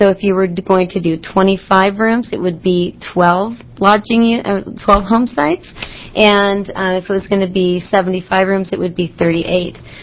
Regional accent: Beaverton, Oregon, United States; Growing up in Beaverton with my mom and living on the weekends with my dad in Portland, we never got that concept.

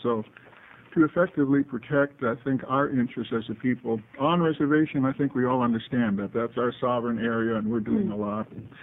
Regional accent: Warm Springs, Oregon, United States; again, I'm from Warm Springs

